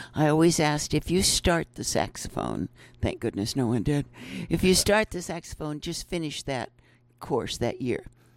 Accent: Montana, United States; I'm from Montana.

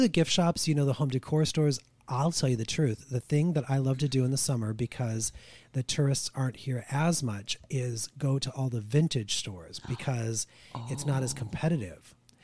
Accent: Midwest, United States; now in desert, United States; when I grew up in the Midwest, I mean, I think we would keep our temperatures at like 68 degrees or some such thing.

